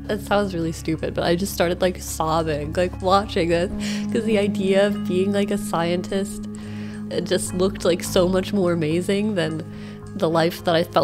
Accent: Huntsville, Alabama, United States; there's this woman from my hometown, from Huntsville, Alabama

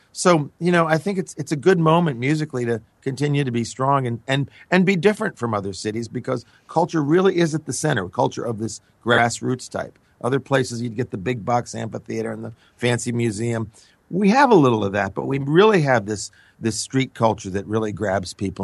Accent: New England, United States; now in New Orleans, United States; Well, I grew up in New England, so I had the stiff upper lip attitude as I'm not leaving.

